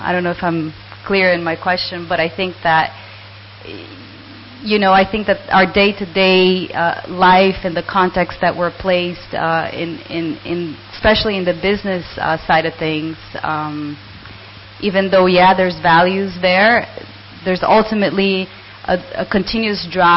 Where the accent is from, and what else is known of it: Brazil; English is a second language